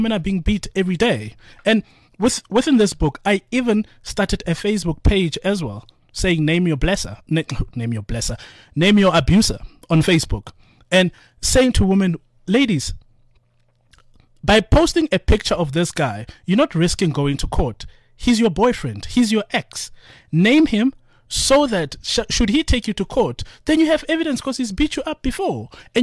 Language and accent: English; Atteridgeville, Gauteng, South Africa; Attridgeville.